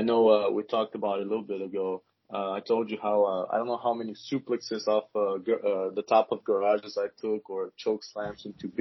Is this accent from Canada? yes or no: no; Bulgaria; English is a second language; now in United States; I'm in Georgia now. That's a great question. Thank you for that question. Living, growing up in Bulgaria and living there, it's, as you said, very different.